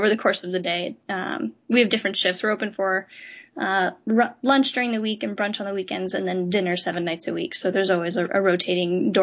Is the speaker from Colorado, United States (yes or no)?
yes; Denver, Colorado, United States; also born or lived in Boston; No, I grew up in Denver, Colorado, and then moved to Boston for Berkeley.